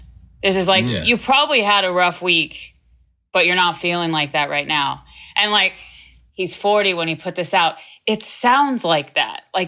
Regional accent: Houston, Texas, United States; But since I grew up in Houston, you know, that's what I know.

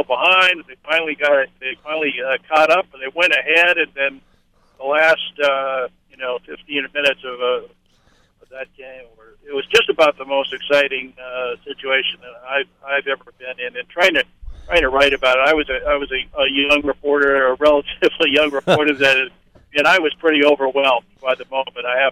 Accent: Massachusetts, United States; I'm from Massachusetts, but when I was in the service in the Navy, I saw Frank Robinson play in Baltimore

